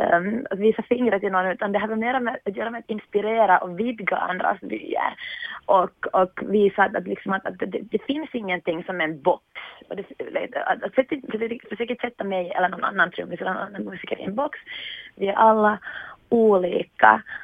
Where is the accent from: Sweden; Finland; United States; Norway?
Finland; Mina kompisar frågar alltid hemma i Finland, men berätta nu om din vardag, vad du gör.